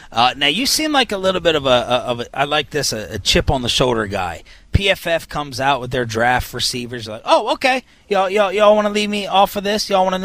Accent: Maryland, United States; I'm from Maryland, and when I ordered a crab cake here, I said, what are these green things in this?

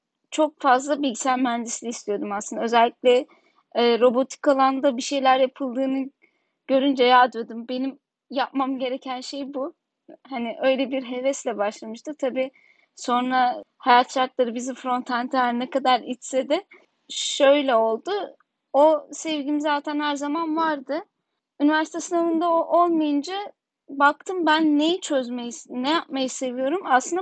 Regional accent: Bafra, Samsun, Turkey; Aslen Samsun Bafralıyım. Şu anda da Bafra'dayım dediğim gibi.

